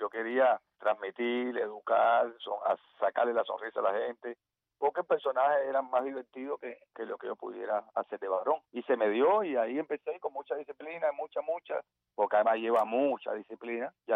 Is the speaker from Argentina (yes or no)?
no; Havana, Cuba; De la mismísima Habana, viví. Nací en El Vedado. Ajá. Yo nací en El Vedado. Y de ahí me fui a Guanabacoa. A Guanabacoa, a Luyanó. De Luyanó ya, centro a Habana.